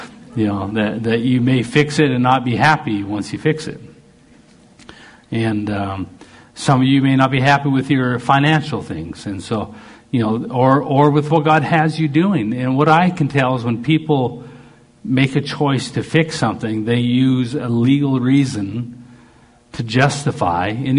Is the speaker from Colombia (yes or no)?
no; Canada; Well, he didn't realize I'm Canadian.